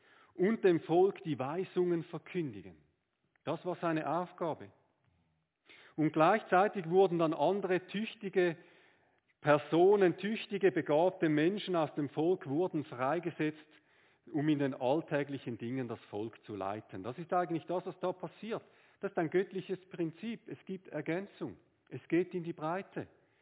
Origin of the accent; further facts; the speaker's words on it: Switzerland; Aber wir sind ja gut als Schweizer im Eishockey.